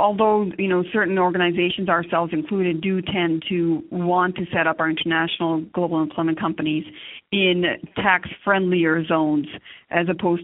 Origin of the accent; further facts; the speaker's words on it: Canada; also born or lived in India; now in United States; I'm born in India, I was raised in Canada, I did a brief stint in Japan, and now I am a citizen of the United States as well.